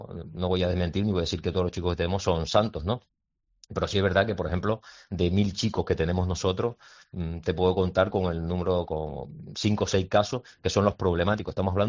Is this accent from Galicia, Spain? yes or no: no; Puerto de la Cruz, Canary Islands, Spain; Mira, justamente yo soy del puerto de la Cruz